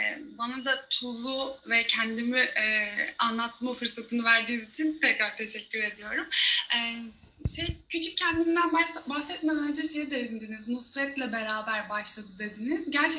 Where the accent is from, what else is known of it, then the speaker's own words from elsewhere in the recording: Delice, Kırıkkale, Turkey; born there; also born or lived in Ankara / Istanbul; Ben 92 doğumluyum. Aslen Kırıkkale, Delice doğumluyum. Sonrasında Ankara'da eğitimimi aldım ama yani doğum yerim Kırıkkale diye geçiyor.